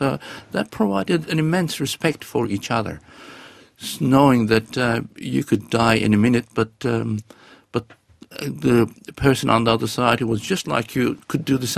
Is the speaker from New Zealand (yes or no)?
no; Turkey; English is a second language; now in Australia; I've been in Australia for nearly 35 years, probably a bit more, and I've never had anything but open arms from Australians because I'm from Turkey